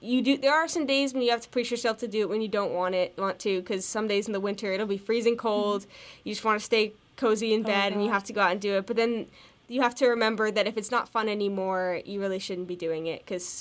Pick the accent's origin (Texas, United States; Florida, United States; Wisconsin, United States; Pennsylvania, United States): Pennsylvania, United States; Hellertown; also born or lived in North Carolina; I was born in North Carolina, but most of my childhood I spent around here in Hellertown, Pennsylvania, just playing a variety of sports